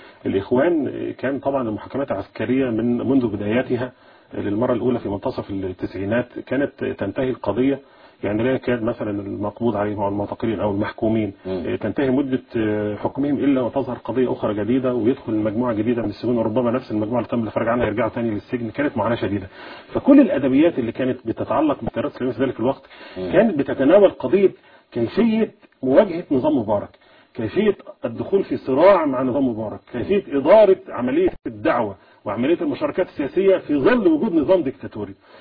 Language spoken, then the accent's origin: Arabic; Egypt; احنا عندنا في مصر